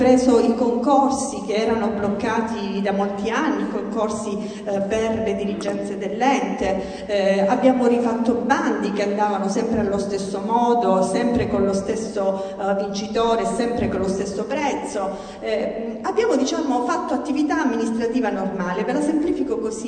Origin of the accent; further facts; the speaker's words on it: Isola di Capo Rizzuto, Calabria, Italy; io vengo da Isola Capo Rizzuto, un bellissimo paese della costa ionica, un bel paese con 37 chilometri di area marina protetta